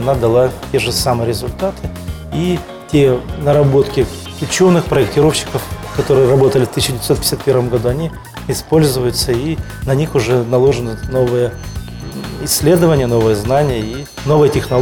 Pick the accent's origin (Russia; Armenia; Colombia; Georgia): Russia; Sakhalin Oblast; born there; now in Khabarovsk, Russia; потому что я хоть родился на Сахалине, но приходится пользоваться самолетом.